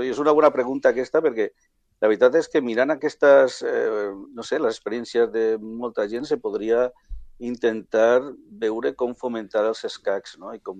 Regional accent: Sagunt, Valencian Community, Spain; jo soc de València, el meu club, bueno, jo soc de Sagunt, que és una ciutat que està, bueno, coneguda entre Castelló i València, de la comarca del Camp de Morvedre

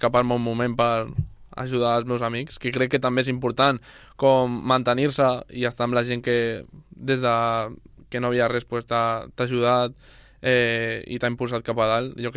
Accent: Sabadell, Catalonia, Spain; mai he tocat jo sol a una sala a Sabadell. Jo crec que és important per que la gent vingui al meu barri, bueno, a la ciutat que em vaig criar

